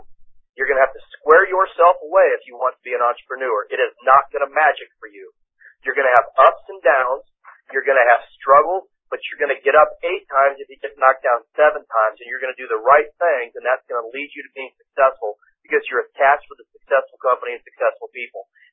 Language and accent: English; Austin, Texas, United States; And I'm from Austin. We know something about bats.